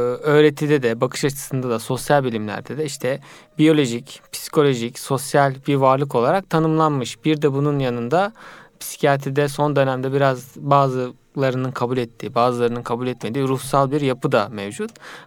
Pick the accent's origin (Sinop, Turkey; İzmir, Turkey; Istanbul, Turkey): İzmir, Turkey; 1981 yılında İzmir'de doğdum. İlk orta ve liseyi orada okuduktan sonra